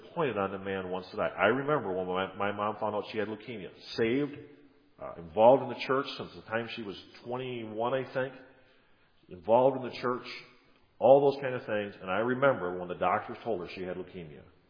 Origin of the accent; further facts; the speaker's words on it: Wisconsin, United States; we're from Wisconsin. We're the land of the frozen chosen.